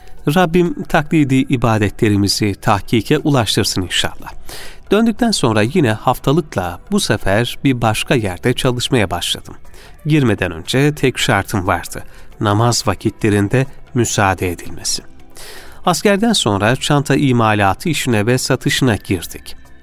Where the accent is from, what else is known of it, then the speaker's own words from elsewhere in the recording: Gerede, Ankara, Turkey; born there; 1942 Ankara Gerede doğumluyum.